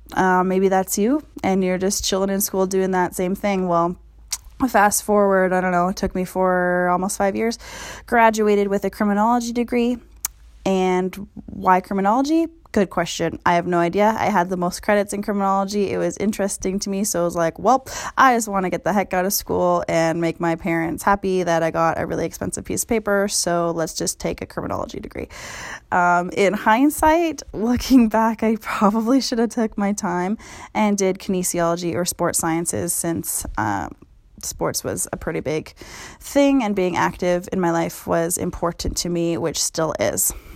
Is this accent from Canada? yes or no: yes; West Coast, Canada; born there; But if we go back way down memory lane, I was born in Canada. For those of you who maybe are listening somewhere else, Canadian girl, what up, West Coast.